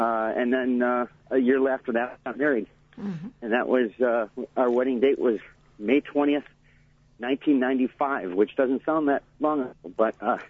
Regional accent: Milwaukee, Wisconsin, United States; I was born and raised in Milwaukee, and my wife is originally from Vesper.

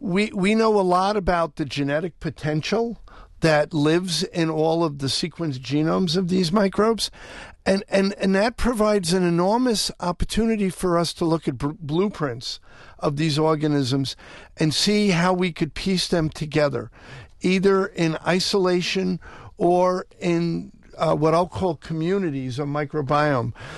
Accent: New York City, New York, United States; I'm from New York City, so that's my favorite analogy

